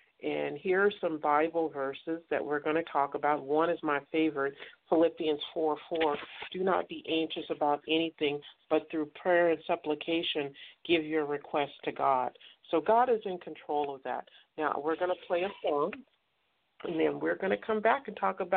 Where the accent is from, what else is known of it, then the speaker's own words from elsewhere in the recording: Las Vegas, Nevada, United States; We're from Las Vegas, and we are live.